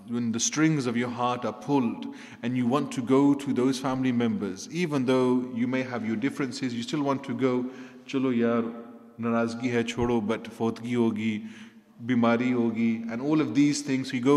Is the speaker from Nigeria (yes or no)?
no; Redditch, West Midlands, United Kingdom; from yesterday's event that took place in my hometown in Redditch.